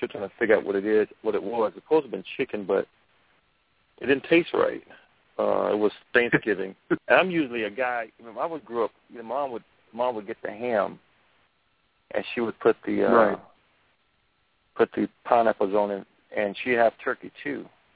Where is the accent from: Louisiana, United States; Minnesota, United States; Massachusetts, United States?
Louisiana, United States; I grew up in Louisiana in nothing but pine trees. Pine trees, as far as you can see, pine trees.